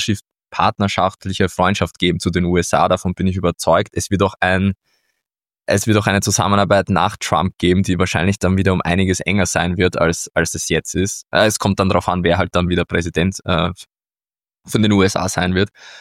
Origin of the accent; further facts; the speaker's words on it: Austria; Ich sehe es ja auch vor allem als für uns als Europäer oder als Österreicher